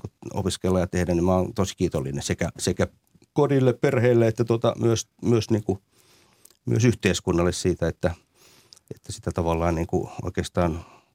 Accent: Tampere, Pirkanmaa, Finland; koulut on käyty ja nuoruus ja lapsuus eletty Tampereella, että sieltä se oikeastaan se semmoinen identiteetti koen, että olen hämäläinen ja tamperelainen juuriltani hyvässä ja pahassa. Ja semmoinen tamperelaislähiö, jossa rivitalon pätkässä sitten asuttiin

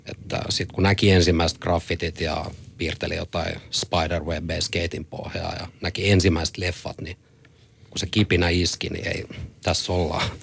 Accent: Korso, Uusimaa, Finland; Ehkä se, että me tultiin Korsosta.

